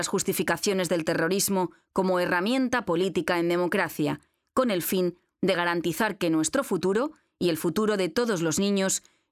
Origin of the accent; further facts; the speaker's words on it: Basque Country, Spain; en mi tierra, en el País Vasco